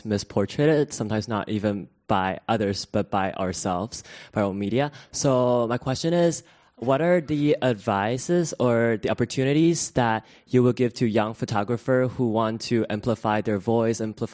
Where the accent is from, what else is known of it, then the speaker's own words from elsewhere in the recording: Taiwan; Hi, so I'm from Taiwan.